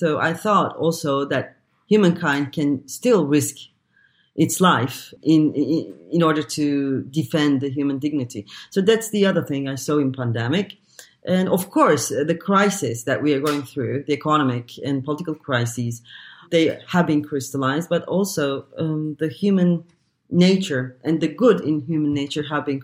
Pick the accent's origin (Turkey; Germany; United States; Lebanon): Turkey; Izmir, İzmir; English is a second language; also born or lived in Ankara / Istanbul; now in Zagreb, Croatia; I have been born in Izmir, my hometown. I lived in Ankara. I studied in Ankara. I lived in Istanbul quite a long time.